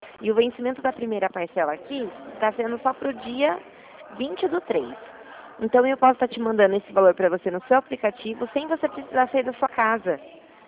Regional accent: Mogi Guaçu, São Paulo, Brazil; eu sou de Mogi Guaçu.

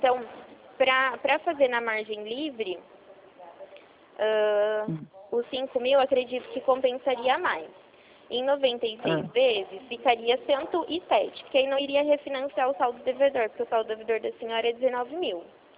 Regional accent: Rio Claro, São Paulo, Brazil; Eu sou de Rio Claro, São Paulo.

